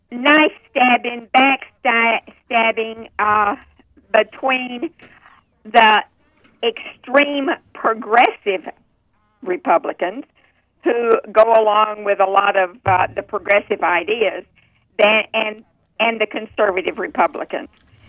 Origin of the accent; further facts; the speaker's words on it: Texas, United States; And everybody wants to know why my show is called Hair on Fire, because I'm from Texas.